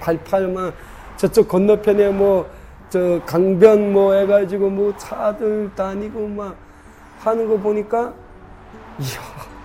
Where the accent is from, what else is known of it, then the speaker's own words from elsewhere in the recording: Hamhung, South Hamgyong, North Korea; moved away as an adult; now in South Korea; 저는 북한의 함경남도 함흥시에서 태어나서 북한에서 24년간을 살다가 지난 1998년 10월에 북한을 떠나서 2001년 3월에 캄보디아를 통해서 대한민국에 입국해서